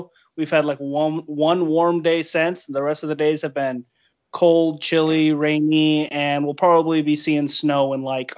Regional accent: California, United States; I was raised in California and where I was at, it never snowed, but it did.

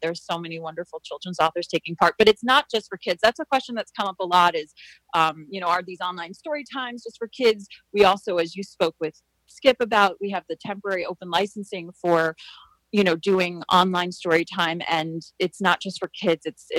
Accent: New York, United States; because I'm from Long Island and I grew up going to the Halfell Hills Library, but that's very close to Syosset

